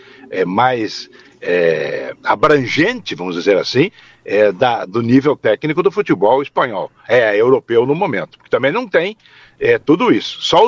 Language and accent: Portuguese; Paraná, Brazil; Eu acho que eu sou paranaense, claro